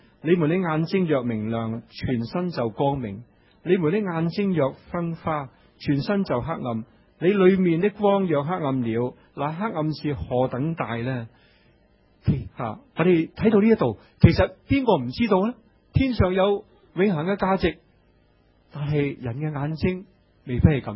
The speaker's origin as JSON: {"language": "Cantonese", "country": "China", "said": "在圣经里面都有讲这个眼红啊，我们中国人都有眼红是吧，即是妒忌人。"}